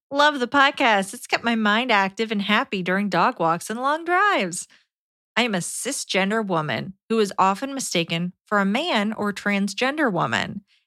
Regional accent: Brazil; English is a second language; As a Brazilian and English not being my first language

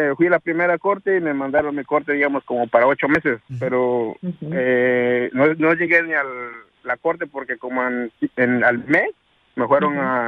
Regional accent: Puebla, Mexico; Mira, soy poblano.

